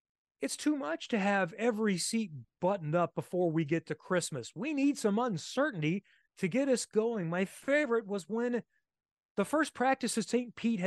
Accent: Singapore; It's a proud moment for me as a Singaporean.

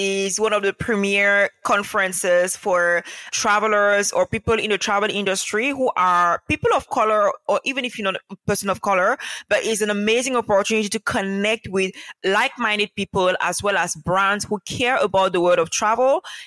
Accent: Cameroon; So I grew up in Cameroon with a family of four, meaning four including me.

